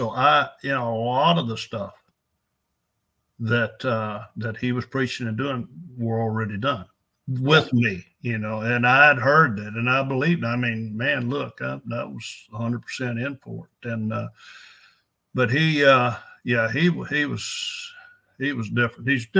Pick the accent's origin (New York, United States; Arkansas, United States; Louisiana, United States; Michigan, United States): Arkansas, United States; El Dorado; he was raised in Fort Dyce. I was raised in El Dorado.